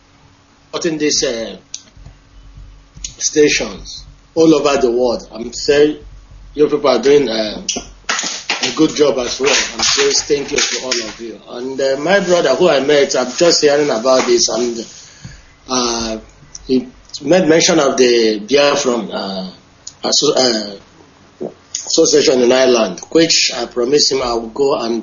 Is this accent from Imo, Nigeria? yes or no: yes; Omaka, Imo, Nigeria; I'm from Imo State. Omaka, Imo State.